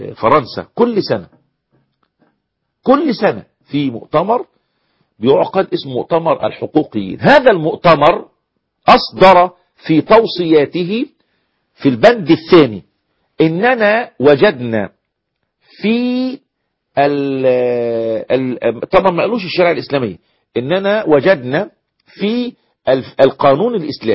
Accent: Egypt; زي الحكومات اللي سقطت عندنا في مصر

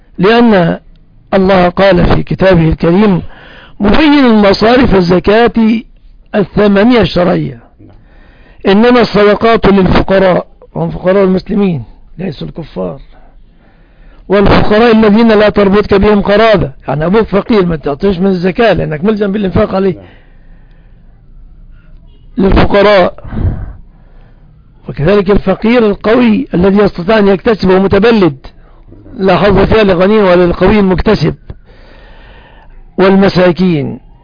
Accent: Egypt; عندنا في مصر

